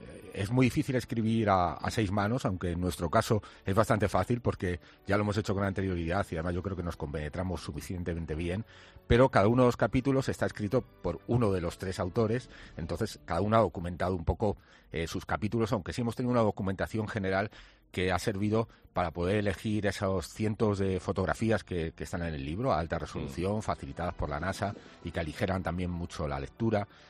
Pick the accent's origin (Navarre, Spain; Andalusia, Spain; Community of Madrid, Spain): Community of Madrid, Spain; San Lorenzo de El Escorial; porque precisamente en mi pueblo, San Lorenzo de Escorial, donde está Insect Park